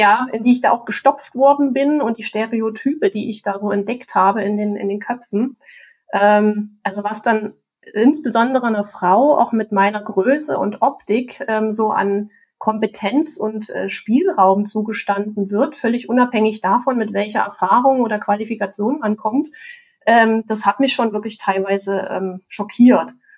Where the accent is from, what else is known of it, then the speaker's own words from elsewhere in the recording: Germany; ich bin in der DDR aufgewachsen